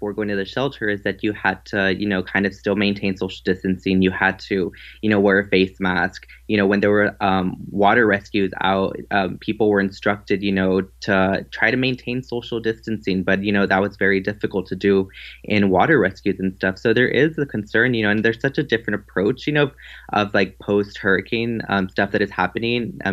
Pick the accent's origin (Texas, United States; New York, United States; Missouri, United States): Texas, United States; I grew up in the Rio Grande Valley.